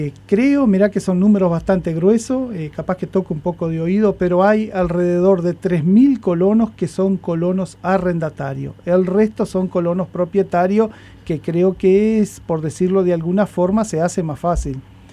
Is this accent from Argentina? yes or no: no; Bella Unión, Artigas, Uruguay; yo soy de Bella Unión